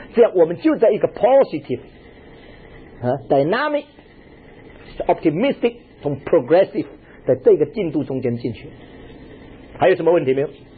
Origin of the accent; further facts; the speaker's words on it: China; 我们中国人谈到这个灵性好，这个人对我很有帮助